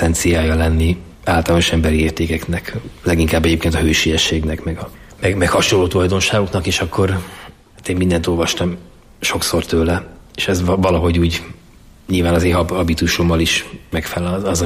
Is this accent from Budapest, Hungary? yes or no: yes; Budapest, Hungary; A Fradi másképpen, itt nőttem föl, jártam középiskolában.